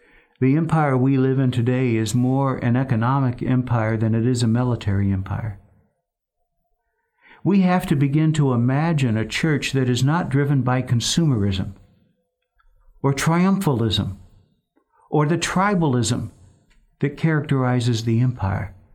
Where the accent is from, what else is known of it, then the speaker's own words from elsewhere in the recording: Canada; As Canadian Christians in a global community, we are part Hebrew.